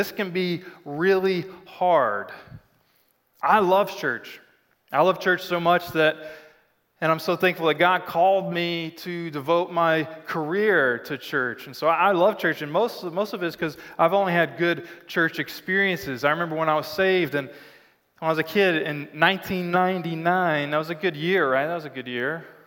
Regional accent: Arkansas, United States; I'm from Arkansas. And in Arkansas, one of the things you do when you meet somebody is you try to find the common relationship.

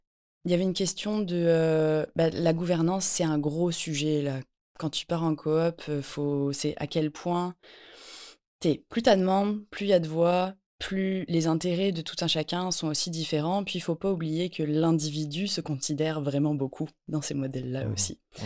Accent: France; now in Canada; au Québec, je suis française, ça s'entend pas du tout

